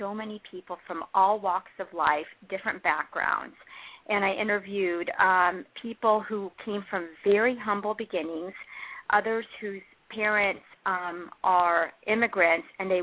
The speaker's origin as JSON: {"language": "English", "country": "Philippines", "said": "So I'm a Filipino woman, and for the longest time growing up, there were many people who looked like me."}